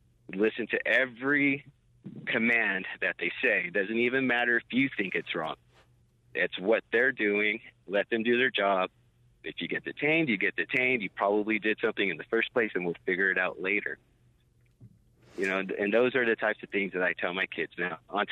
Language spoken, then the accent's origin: English; Texas, United States; because where I grew up was in East Texas, so racism was a little bit, I would have to say, harder or more hardcore